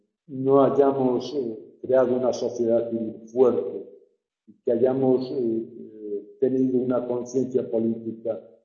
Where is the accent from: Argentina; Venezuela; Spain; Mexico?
Spain; Lugo, Galicia; porque yo soy de Galicia, de Lugo